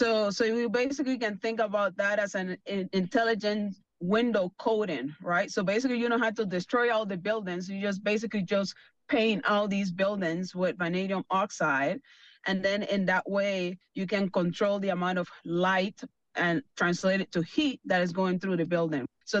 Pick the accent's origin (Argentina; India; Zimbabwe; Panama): Panama; moved away as an adult; now in United States; I'm originally from Panama. I came to the U.S. back in 2007 as part of a Fulbright scholarship